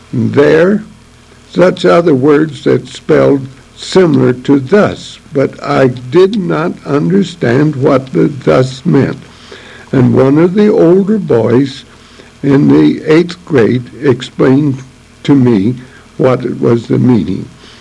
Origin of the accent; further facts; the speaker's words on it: Joliet, Illinois, United States; also born or lived in Lexington, Illinois; I was born in Lexington, Illinois, in 1893, and my family moved to Joliet when I was about 3 years old